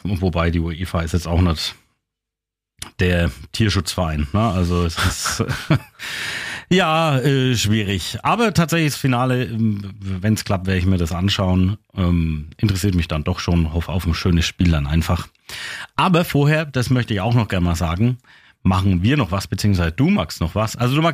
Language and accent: German; Küps, Bavaria, Germany; wir senden da live von 11 bis 12 Uhr aus Küps und freue ich mich, dich in meiner Heimat zu haben